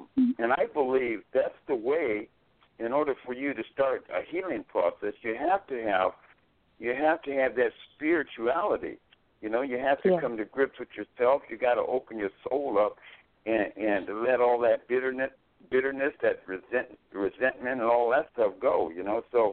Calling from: Seattle, Washington, United States; I'm calling from Seattle, Washington.

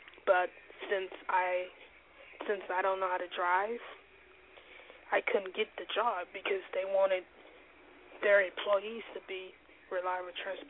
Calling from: Orlando, Florida, United States; I'm calling from Orlando, Florida.

